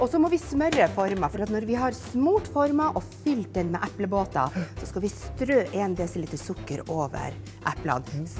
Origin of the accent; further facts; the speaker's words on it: Northern Norway, Norway; for jeg kommer jo fra Nord-Norge, så jeg jo veldig glad i fisk.